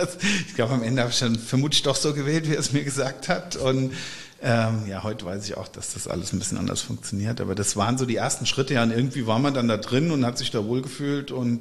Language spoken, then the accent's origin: German; Eltville, Hesse, Germany; also born or lived in Wiesbaden; Geboren bin ich in Wiesbaden, was immer nur daran liegt, dass wir in Eltville kein Geburtskrankenhaus hatten. Also ich bin aufgewachsen im Rheingau.